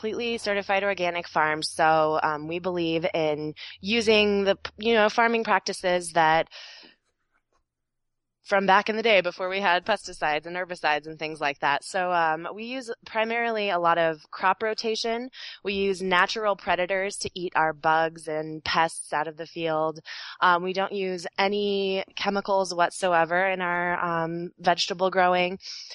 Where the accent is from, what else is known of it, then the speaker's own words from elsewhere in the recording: Colorado, United States; And in my travels and in my experience growing up in Colorado